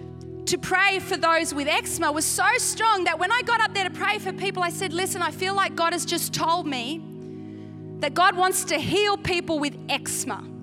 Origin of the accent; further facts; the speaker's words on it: Australia; I am standing up here as an Australian girl who loves Jesus